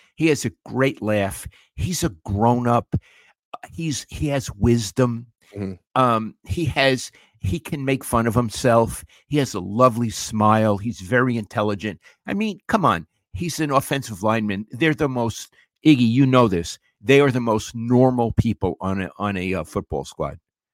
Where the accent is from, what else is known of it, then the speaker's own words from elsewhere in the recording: New York, United States; Because I'm a New Yorker. I'm a quick talker.